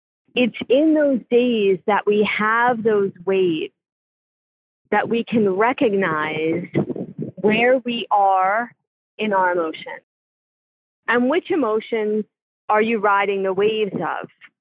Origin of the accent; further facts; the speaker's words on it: East Coast, United States; I was raised on the East Coast.